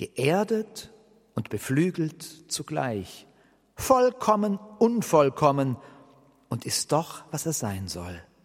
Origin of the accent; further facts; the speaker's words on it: Baden-Württemberg, Germany; Und ehrlich gesagt, ich bin Schwabe.